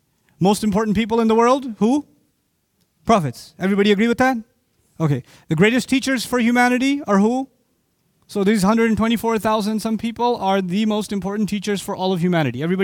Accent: Pakistan; I'm from Pakistan too.

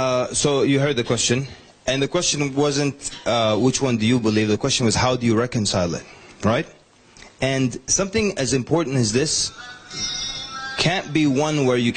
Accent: Sudan; I'm from Sudan originally, by default. By default, everyone's Sufi. My father's side of the family are all Ismaili Sufis

